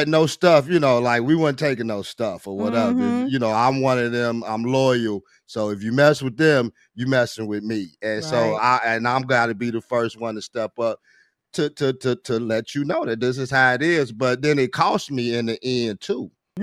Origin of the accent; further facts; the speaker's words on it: Gary, Indiana, United States; you know, come from humble beginnings, born and raised in Gary, Indiana, home